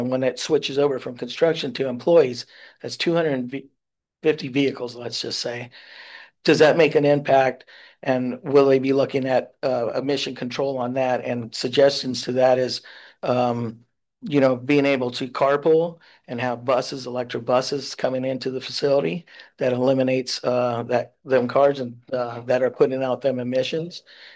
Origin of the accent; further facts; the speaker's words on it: Santa Cruz, California, United States; I came from Santa Cruz.